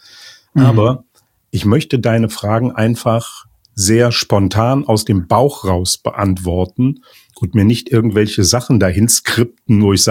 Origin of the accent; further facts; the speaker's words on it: Cologne, North Rhine-Westphalia, Germany; born there; Ja, ich bin also 63 tatsächlich in Köln geboren.